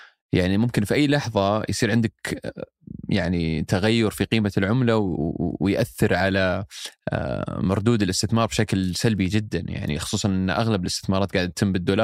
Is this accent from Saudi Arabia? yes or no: yes; Saudi Arabia; يعني إذا قلت لأحد أنا من السعودية أو جايكم من السعودية